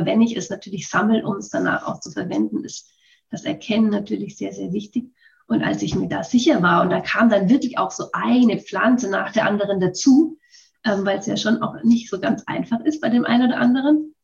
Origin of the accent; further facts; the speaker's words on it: Würzburg, Bavaria, Germany; born there; Ja, ich bin schon mal in Würzburg geboren.